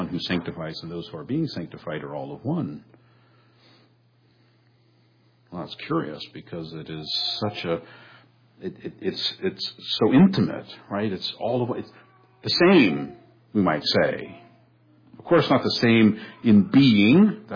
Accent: California, United States; I had been in the ocean a lot growing up in the Bay Area

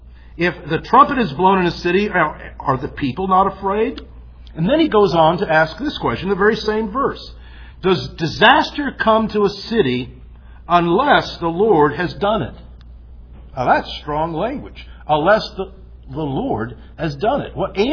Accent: United States; I came from Tornado Alley.

